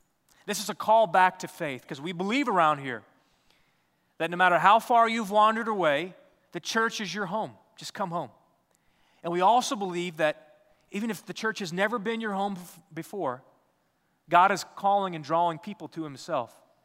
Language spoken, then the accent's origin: English; Sierra Leone; I grew up in West Africa, in the country of Sierra Leone